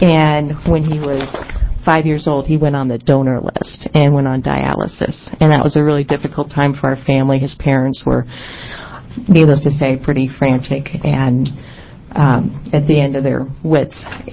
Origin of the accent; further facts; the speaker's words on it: Portland, Oregon, United States; I'm from Portland, Oregon, and this is my daughter